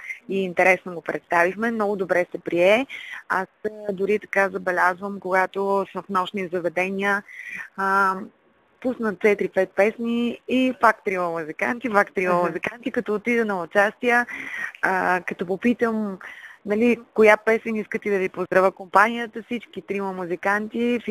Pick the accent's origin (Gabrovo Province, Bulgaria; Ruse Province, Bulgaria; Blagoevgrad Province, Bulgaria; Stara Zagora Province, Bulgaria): Ruse Province, Bulgaria; Ruse; now in Sofia, Bulgaria; Ами аз, по принцип, нали, родом съм от Руса и преди много години, и като по-малко, винаги сме водили североизточната част на България